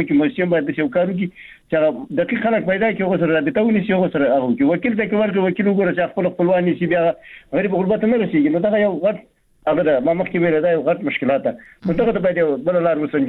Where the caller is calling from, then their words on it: Baghlan, Afghanistan; بغلان مې تماس نیولې